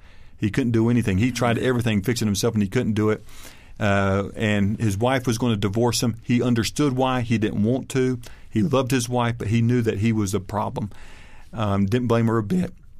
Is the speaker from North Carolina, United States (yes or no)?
yes; North Carolina, United States; well, we're from the same neck of the woods. You know, we're from North Carolina.